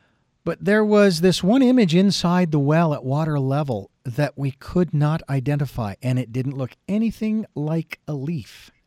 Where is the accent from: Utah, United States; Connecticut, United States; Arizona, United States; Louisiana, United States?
Arizona, United States; Phoenix; I mean, I grew up in the city. I grew up in Phoenix.